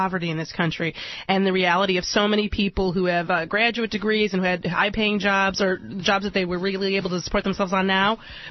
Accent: Detroit, Michigan, United States; I'm from Detroit, too.

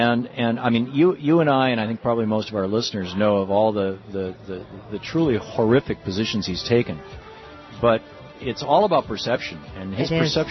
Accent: Michigan, United States; as a Michigander myself, I was born and I grew up in Michigan, spent my first 27 years there, I think, and all, you know, my first radio career in Michigan.

